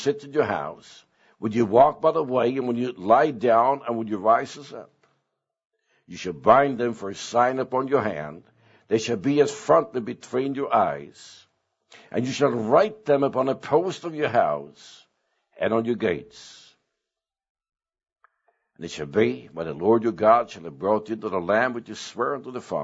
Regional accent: Sweden; Now, remember, I was born in Sweden, so I was raised in a different environment.

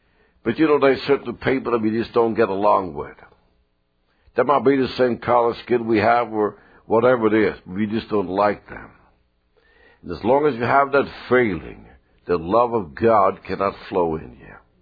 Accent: Sweden; English is a second language; I was born in Sweden, raised in Sweden, but I've read a lot of Indian books and cowboy books and so on.

